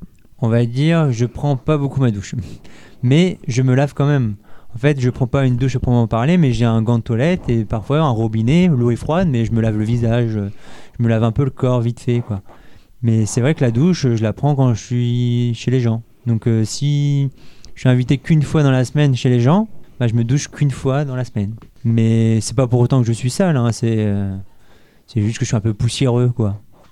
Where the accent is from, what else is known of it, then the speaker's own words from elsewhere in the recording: Normandy, France; Donc je suis parti de chez moi en Normandie, une région du nord de la France